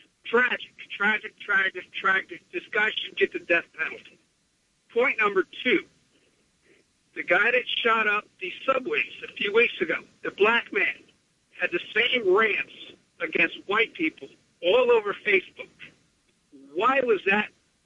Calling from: New York, United States; from New York.

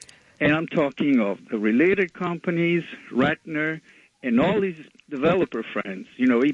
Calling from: Manhattan, New York, United States; from Manhattan.

